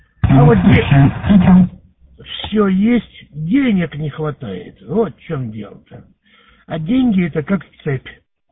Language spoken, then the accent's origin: Russian; Chisinau, Chișinău, Moldova; поскольку ты знаешь, что я родом из Кишинева